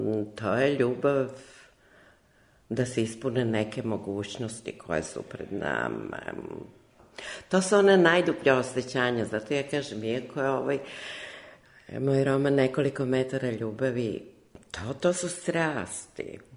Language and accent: Serbian; Belgrade, Serbia; now in London, United Kingdom; ja sam rođena Beograđanka i već 26 godina živim i radim u Londonu.